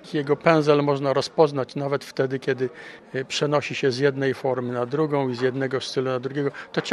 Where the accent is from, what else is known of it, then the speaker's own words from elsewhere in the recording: Szczecin, West Pomeranian Voivodeship, Poland; a to, że jest Szczecinem, jest dodatkową atrakcją, ponieważ ja również pochodzę z tego miasta.